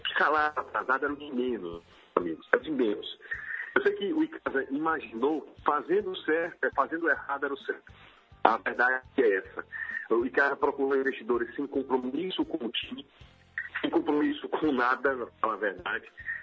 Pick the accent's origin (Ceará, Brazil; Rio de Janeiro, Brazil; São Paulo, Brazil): Ceará, Brazil; Aracati; só para falar que eu sou de Aracati.